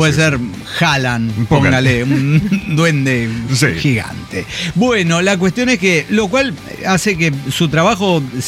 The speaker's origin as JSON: {"language": "Spanish", "region": "Puebla", "country": "Mexico", "said": "Como ella sabe que soy poblano"}